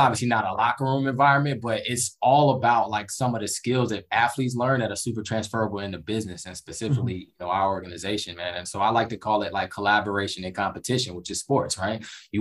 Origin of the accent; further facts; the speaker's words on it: Henderson, North Carolina, United States; You know, I'm from North Carolina. I always tell people … North Carolina.